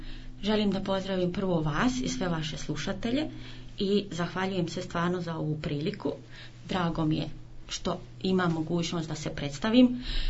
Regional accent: Vareš, Federation of Bosnia and Herzegovina, Bosnia & Herzegovina; moved away; also born or lived in Germany; rođena sam u Varešu, odrasla u Varešu, išla u srednju školu u Varešu, to je bila tadašnja dobra škola, mašinska, tehnička škola

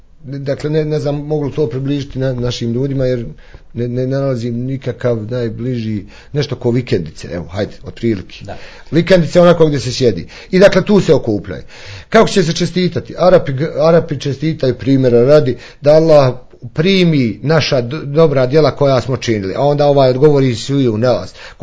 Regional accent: Bosnia & Herzegovina; Negdje je to kao kod nas u Bosni, da mu idemo u gosti ili da nam se dolazi u kuću

